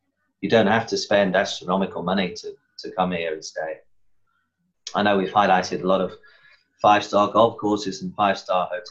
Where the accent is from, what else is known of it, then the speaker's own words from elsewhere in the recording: Stoke-on-Trent, West Midlands, United Kingdom; now in Thailand; I'm from Stoke-on-Trent in England. I've never had a caddy in my life before I came to Thailand.